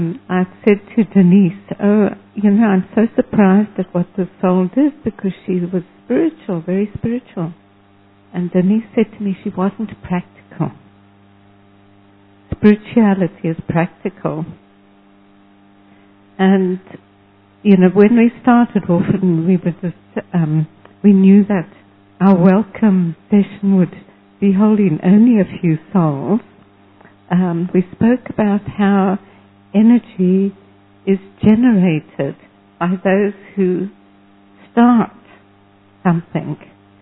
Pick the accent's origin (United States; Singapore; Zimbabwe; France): Zimbabwe; As you know, I'm from Zimbabwe